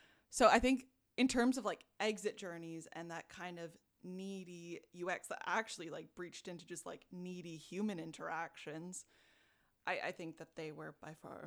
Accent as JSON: {"language": "English", "country": "Canada", "said": "like, I'm Canadian"}